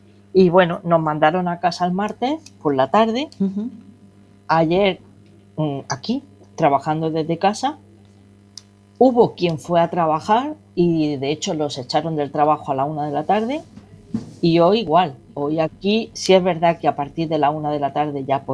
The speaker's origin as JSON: {"language": "Spanish", "region": "Andalusia", "country": "Spain", "said": "hoy también vuelve a pasar por aquí, en Andalucía, en mi tierra."}